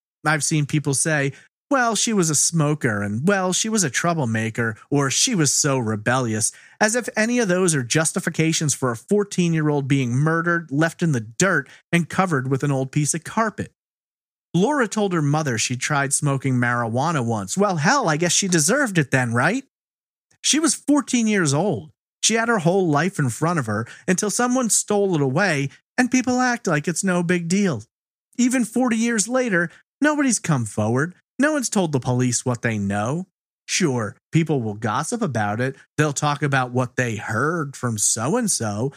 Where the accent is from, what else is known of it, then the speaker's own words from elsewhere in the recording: Long Island, New York, United States; As someone who was born and raised on Long Island